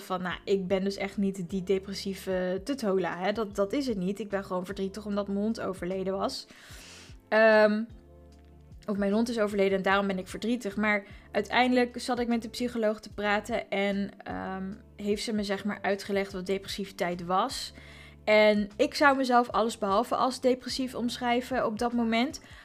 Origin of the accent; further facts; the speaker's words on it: Voorburg, South Holland, Netherlands; geboren op 7 augustus 1988, geboren en getogen in Voorburg.